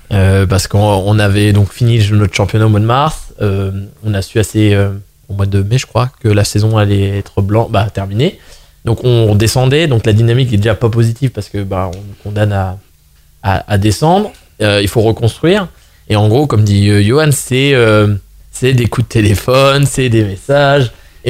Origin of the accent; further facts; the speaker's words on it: France; je pense qu'en tant que Français, on a pris du plaisir